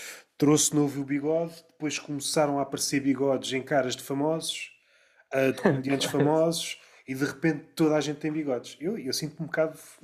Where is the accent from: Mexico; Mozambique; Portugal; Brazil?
Portugal; Alentejo; Pois, eu uso patilhas e sou alentejano.